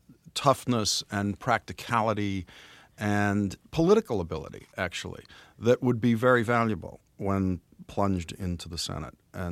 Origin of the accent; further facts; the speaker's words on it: Boston, Massachusetts, United States; I'm Irish. I'm from Boston.